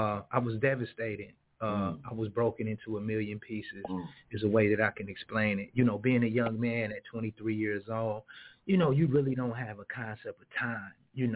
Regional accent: Flint, Michigan, United States; I'm originally from Flint, but, you know, going down to Indianapolis, Indiana

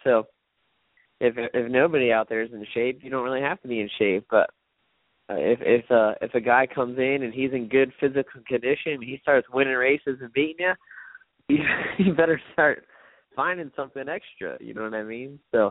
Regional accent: Florida, United States; also born or lived in Daytona; mainly because I was born at Halifax Hospital in Daytona, and I'm from South Florida, so it's like a home race for me.

